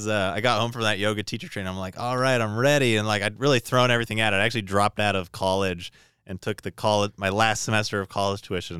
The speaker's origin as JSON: {"language": "English", "town": "Toronto", "region": "Ontario", "country": "Canada", "said": "I'm from Toronto, so all the early parts of the story in Toronto."}